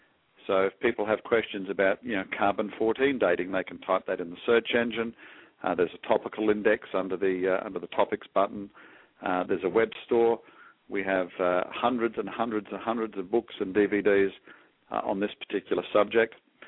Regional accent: Australia; moved away as an adult; now in United States; As your listeners can hear, I'm not from America. I'm actually Australian, and I moved over to head up the U.S. office about 2 years ago.

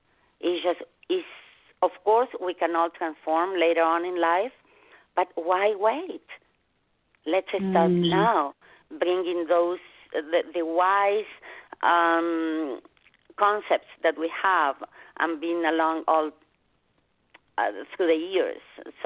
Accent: Argentina; English is a second language; moved away; as you can notice, I have an accent and I'm originally from Argentina. I've been living here for the last 22, 23 years.

